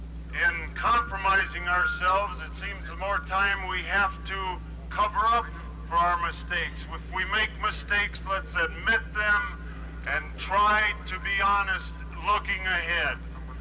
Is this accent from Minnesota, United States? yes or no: yes; Minnesota, United States; I came up from Minnesota because I felt there were a lot of things that are not being represented. We had the unit rule in Minnesota. I was involved in politics there